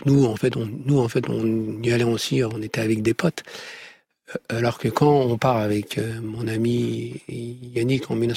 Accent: France; je suis de France.

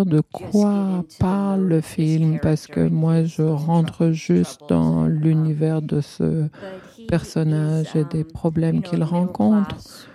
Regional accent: Florida, United States; J'ai grandi en Floride et on passe tout son temps en voiture.

